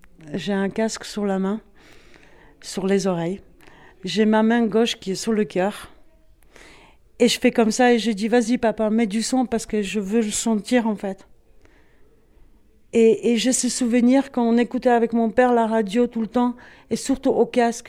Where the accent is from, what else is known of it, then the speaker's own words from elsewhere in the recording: Poland; French is a second language; On avait, chez nous en Pologne, la seule chose qui fonctionnait, c'était la radio libre.